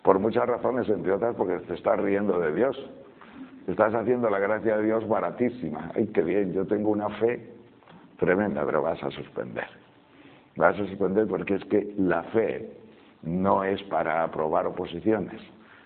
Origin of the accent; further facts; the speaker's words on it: Castile and León, Spain; más claras que el agua de las montañas de León, que es mi tierra